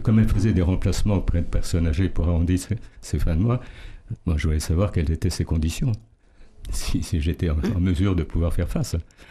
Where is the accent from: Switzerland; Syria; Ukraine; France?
France; Saint-Malo, Brittany; born there; je suis un Péliane et je suis né à Saint-Malo.